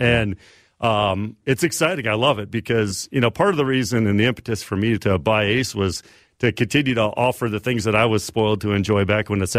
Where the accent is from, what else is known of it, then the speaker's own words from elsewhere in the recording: Redwood Falls, Minnesota, United States; also born or lived in Milwaukee / Chicago; Yeah, I grew up in Redwood Falls, southwest Minnesota. Small town, 4,000 people if you're not familiar with it.